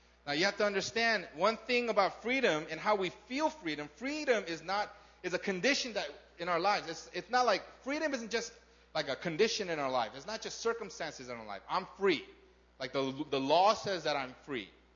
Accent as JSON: {"language": "English", "region": "California", "country": "United States", "tie": "born or raised there", "said": "I grew up in California. Who grew up in California? I grew up in California. I love the ocean."}